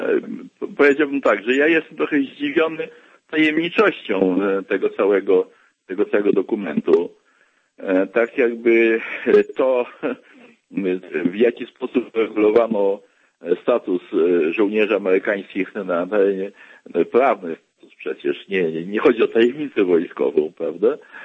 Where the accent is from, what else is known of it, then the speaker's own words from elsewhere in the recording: Legnica, Lower Silesian Voivodeship, Poland; Ja się wychowałem w Legnicy, mieszkałem gdzieś w Legnicy, tam były wojska sowieckie